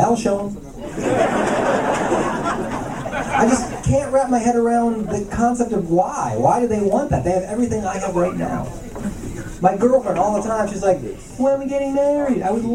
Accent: Midwest, United States; now in San Francisco, United States; I'm originally from the Midwest, that's why I look like this.

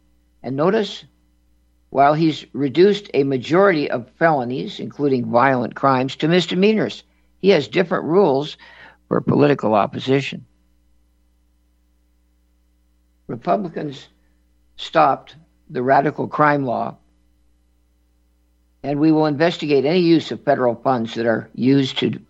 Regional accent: New York, United States; born there; Would you want to walk down Fifth Avenue? I was born on Fifth Avenue.

